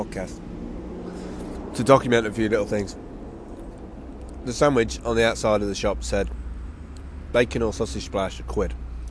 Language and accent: English; United Kingdom; So obviously, being British, I argued the toss about, is it really 10 pence for butter?